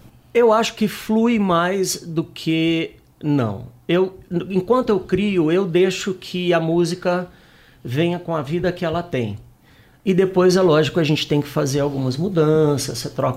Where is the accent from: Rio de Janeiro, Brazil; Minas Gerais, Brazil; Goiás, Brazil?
Minas Gerais, Brazil; eu sou o café, porque eu sou mineiro